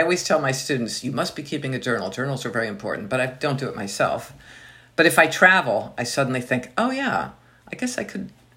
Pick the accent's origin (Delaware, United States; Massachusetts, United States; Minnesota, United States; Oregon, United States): Delaware, United States; I grew up in Delaware, and, you know, we could be in Philadelphia in 5 minutes over the state line.